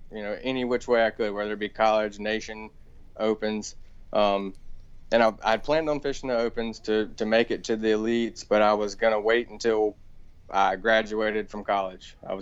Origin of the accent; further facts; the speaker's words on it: Florida, United States; Growing up on Lake Talquin, I always fished, you know, whether it be off the dock or with my dad or whatever on the lake.